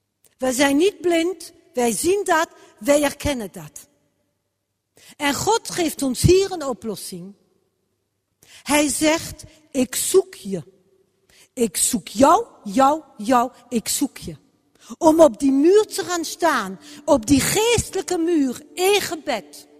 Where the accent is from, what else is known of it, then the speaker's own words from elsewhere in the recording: France; Dat is niet mijn oorspronkelijk land. Ik ben hier niet geboren. Mijn wieg, zoals de tegenwoordig zeggen, was niet hier. Ik kom zelf uit Frankrijk.